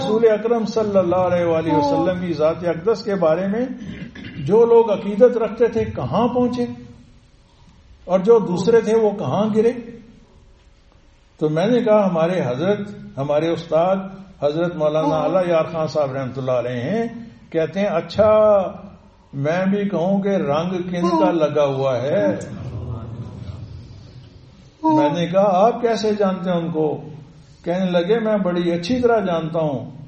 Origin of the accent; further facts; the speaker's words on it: Chakrala, Punjab, Pakistan; also born or lived in Sialkot; میں نے کہا میں رہنے والا تو سیالکوٹ کا ہوں مگر حقیقتاً رہنے والا چکڑالے کا ہوں.